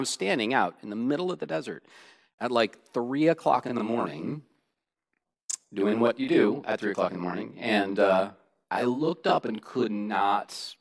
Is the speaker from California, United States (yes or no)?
yes; California, United States; And I'm like a city kid. I was raised in Southern California. Didn't spend a lot of time in the wilderness growing up.